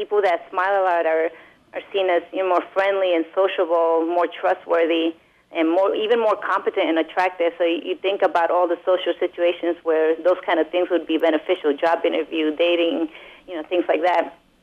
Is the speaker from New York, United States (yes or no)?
yes; New York, United States; also born or lived in Ecuador; In Ecuador, but I moved to the U.S. when I was three, and I grew up in New York.